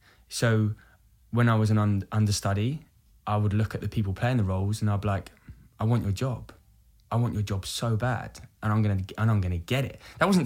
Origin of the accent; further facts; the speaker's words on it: Brighton, South East England, United Kingdom; Brighton.